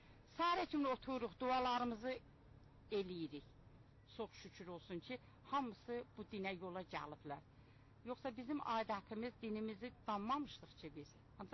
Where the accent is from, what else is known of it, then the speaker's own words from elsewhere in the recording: Nakhchivan, Azerbaijan; now in Baku, Azerbaijan; Naxçıvandan gəlmişəm Bakıya.